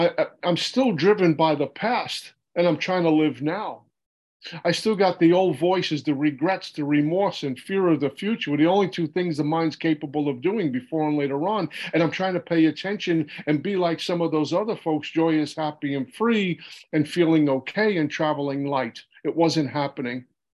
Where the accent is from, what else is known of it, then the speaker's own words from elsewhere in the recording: Brooklyn, New York, United States; picking up a drink in Brooklyn, New York, where I'm from. You can tell by the way I speak, I'm not from Alabama. But growing up in Brooklyn at 14 years old